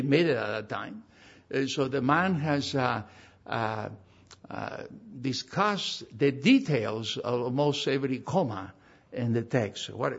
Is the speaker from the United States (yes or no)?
no; Argentina; was traditional in my hometown in Argentina to sing for 40 minutes before the evening service